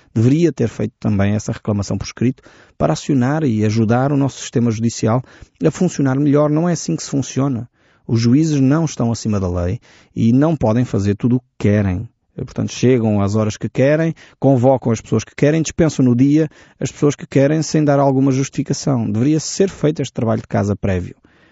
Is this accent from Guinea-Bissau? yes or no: no; Portugal; porque eu sou português, conheço a nossa nação, identifico-me com os nossos valores